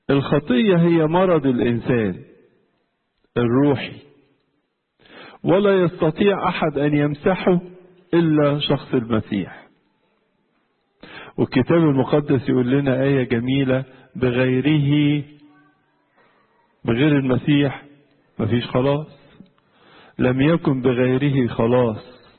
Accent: Egypt; انتوا عارفين عندنا في مصر في تراب كتير، تراب الجو يعني

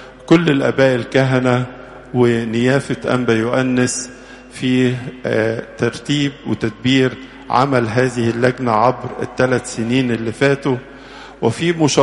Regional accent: Egypt

